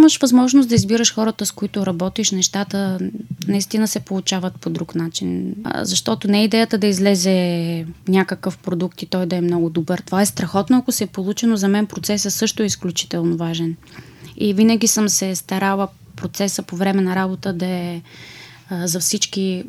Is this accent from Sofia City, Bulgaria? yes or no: no; Ruse, Ruse Province, Bulgaria; Аз като режисьор и сценограф съм си русенка и играя в русенския театър.